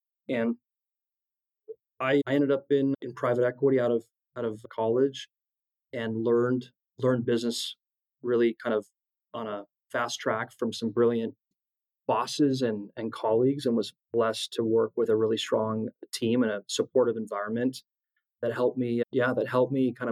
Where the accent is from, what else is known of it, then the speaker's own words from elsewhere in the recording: California, United States; Obviously, growing up in California, Southern California is quite helpful in terms of weather and in terms of the competitive landscape out here.